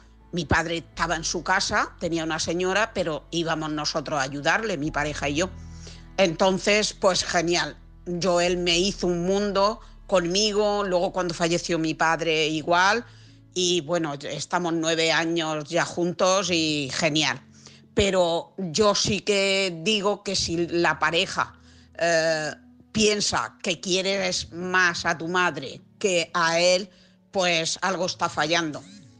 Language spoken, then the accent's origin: Spanish; Elche, Valencian Community, Spain; soy de Elche, Alicante.